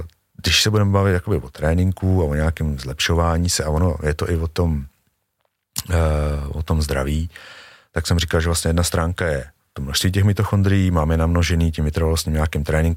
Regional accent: Prague, Czechia; hráli jsme si prostě venku na ulici, jsem z Prahy.

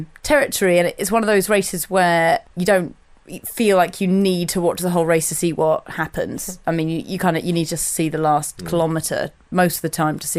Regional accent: London, United Kingdom; as London's my hometown, that I'd be really passionate for this race coming into the complete, really into the centre of London.

